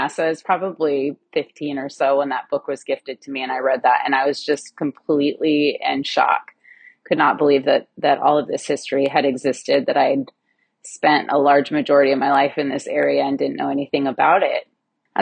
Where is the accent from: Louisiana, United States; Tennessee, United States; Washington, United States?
Washington, United States; Fox Island; Okay, so as a young child, I grew up on Fox Island. I grew up in the inlet where Tanglewood Island is.